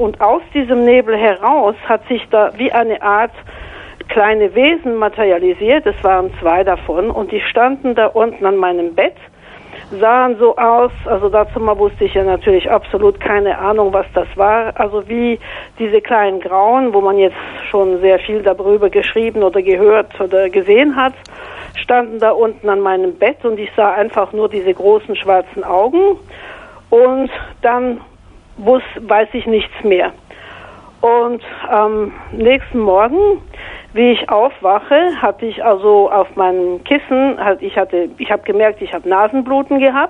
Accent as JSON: {"language": "German", "region": "Auvergne-Rhône-Alpes", "country": "France", "tie": "born or raised there", "said": "ich bin in Frankreich aufgewachsen, in der Nähe von Lyon, also die zweitgrößte Stadt von Frankreich, und in einer Familie mit 4 anderen Geschwistern."}